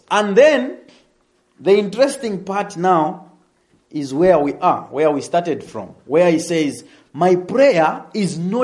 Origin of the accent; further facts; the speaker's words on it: Zambia; I come from Zambia, okay? Africa.